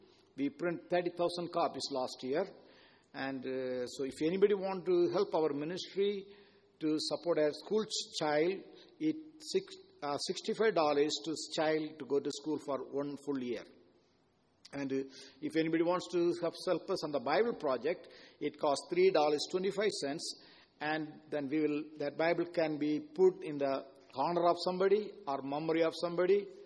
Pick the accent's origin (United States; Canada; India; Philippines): India; English is a second language; I born and raised in India, and India is a country we have 1.4 billion people, three times smaller, and 82% Hindus